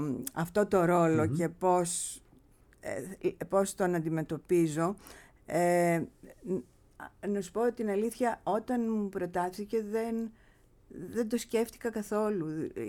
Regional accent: Epirus, Greece; γιατί εγώ γεννήθηκα στην Ήπειρο, έζησα πάρα πολύ στην Ήπειρο

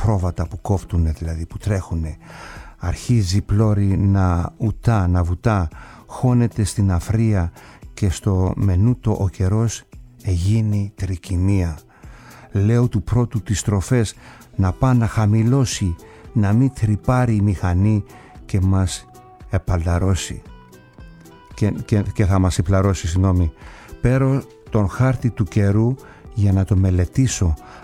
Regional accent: Kasos, South Aegean, Greece; το νησί μου την Κάσο

